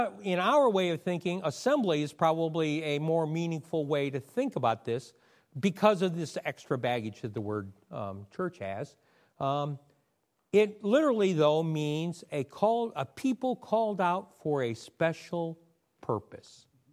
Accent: Midwest, United States; Okay, I'm from the Midwest. How many Midwesterners we have here?

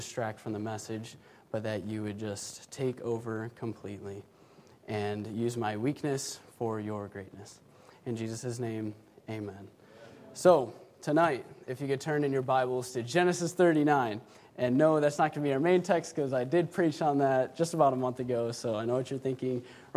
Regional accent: Cleveland, Ohio, United States; But yes, so I grew up in Cleveland, Ohio. I attended Cleveland Baptist Church my whole life. That's where I grew up.

